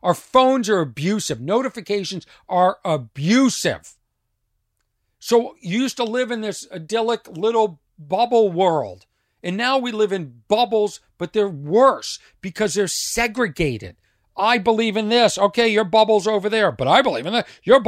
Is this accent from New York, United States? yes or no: no; Lexington, Massachusetts, United States; I live in a small town. I grew up in Lexington, Mass. Everything was Lexington, Mass.